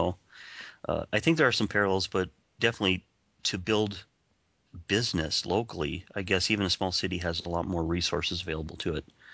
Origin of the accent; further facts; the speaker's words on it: Spring Valley, Wisconsin, United States; if I was back in my hometown of Spring Valley, Wisconsin.